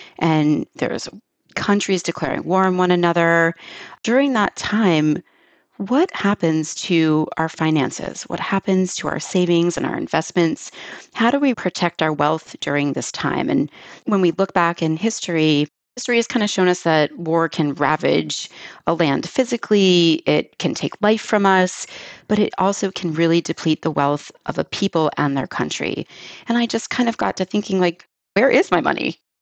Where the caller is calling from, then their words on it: Frederick, Maryland, United States; I am calling in from Maryland. I'm in Frederick, Maryland.